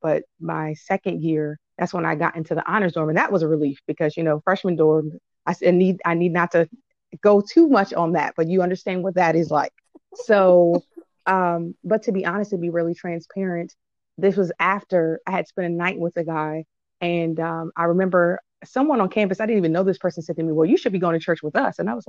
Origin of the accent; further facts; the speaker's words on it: Upper Marlboro, Maryland, United States; also born or lived in Washington, United States; I'm from the Washington, D.C. area, born in D.C., raised in Upper Marlboro, Maryland. Kind of suburbanite, but it's all good.